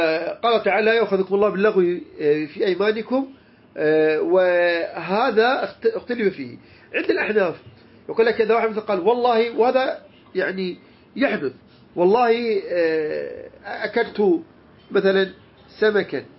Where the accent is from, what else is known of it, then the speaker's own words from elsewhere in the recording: Iraq; عزة الله هذا عندنا في العراق موجودة بكثرة